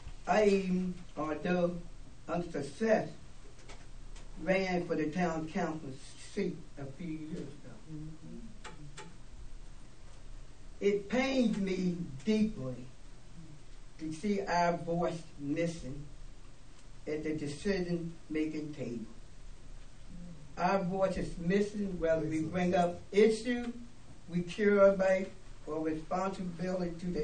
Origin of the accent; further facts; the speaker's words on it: Fallsburg, New York, United States; Fallsburg is my home, my hometown.